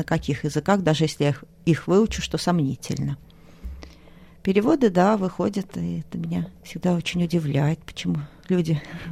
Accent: Russia; поровну делю свое время между Америкой, Европой, Россией, делила. И все говорила себе, да нет, я россиянка, я космополитка. 24 февраля я проснулась эмигранткой.

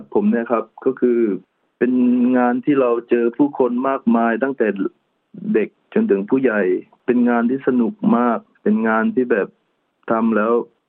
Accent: Trang, Thailand; อยู่ที่จังหวัดตรังบ้านเกิดของผมเอง

